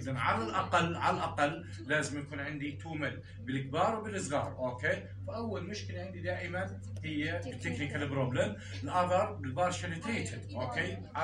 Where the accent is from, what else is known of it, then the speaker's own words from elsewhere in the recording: Jordan; عندنا بالاردن قاعد بشوف الجرام نيجاتيف اكثر